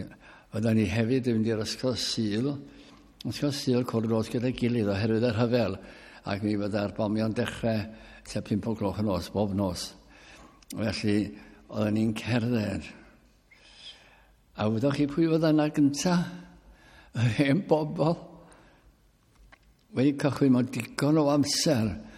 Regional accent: England, United Kingdom; Ond ges i fy magu mewn tref yn Lleiger

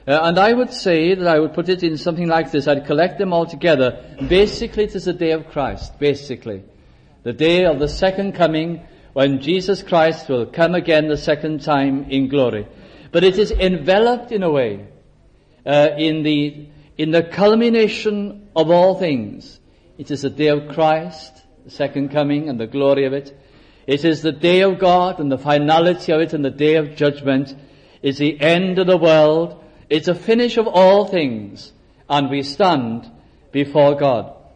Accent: Wales, United Kingdom; now in England; being a Welsh person living in the north of England.

